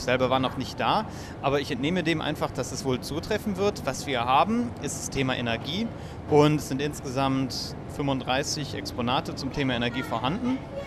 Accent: Krefeld, North Rhine-Westphalia, Germany; born there; now in Düren, Germany; Ja, ich bin gebürtig in Krefeld, habe in Duisburg studiert und wohne gerade in Düren.

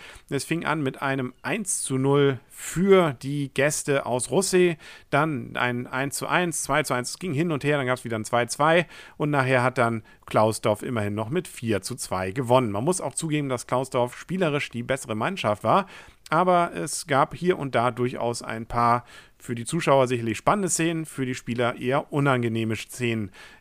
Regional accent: Kiel, Schleswig-Holstein, Germany; Was macht man als Kieler sonst, wenn so ein scheiß Wetter ist?

